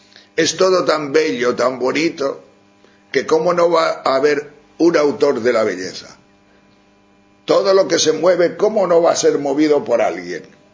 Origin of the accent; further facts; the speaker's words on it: Spain; sobre todo por mi tierra, por las montañas de los picos de Europa